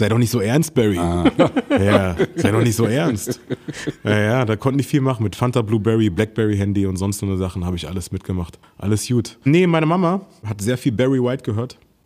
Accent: Hamburg, Germany; Meine Heimatstadt, würde ich sagen

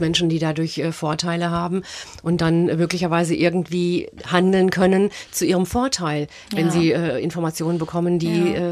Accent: Germany; Wohingegen ich als Deutsche das immer irgendwie faszinierend fand.

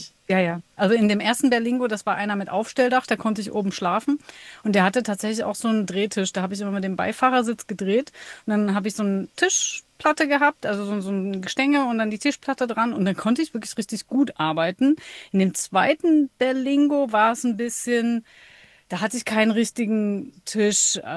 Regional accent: Dresden, Saxony, Germany; Ich komme ursprünglich aus Dresden, bin jetzt seit Anfang 2017 im Camper unterwegs, meistens Vollzeit, habe seitdem aber auch keine eigene Base mehr

